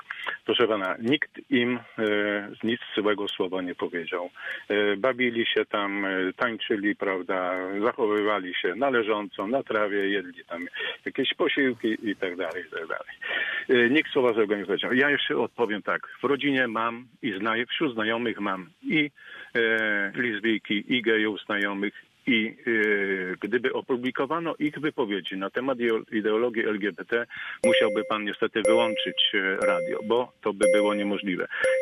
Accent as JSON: {"language": "Polish", "town": "Nowy Tomyśl", "region": "Greater Poland Voivodeship", "country": "Poland", "said": "Pochodzę z Nowego Tomyśla."}